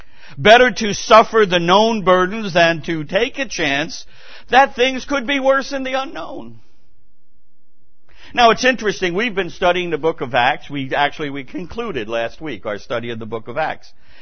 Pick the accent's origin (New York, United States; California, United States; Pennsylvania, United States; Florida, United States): New York, United States; accent: New York; My New York accent would certainly make that an impossibility.